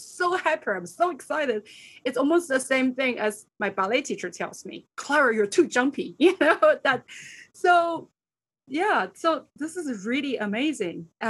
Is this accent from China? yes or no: yes; China; English is a second language; because, you know, I grew up in Asia, in China, and I didn't have a very traditional training background.